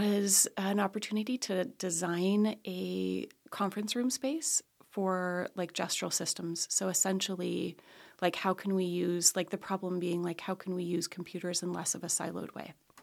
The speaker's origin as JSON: {"language": "English", "town": "Los Angeles", "region": "California", "country": "United States", "tie": "born or raised there", "said": "So I grew up in Los Angeles, you know, knew Aria in Waldorf School when we were kids."}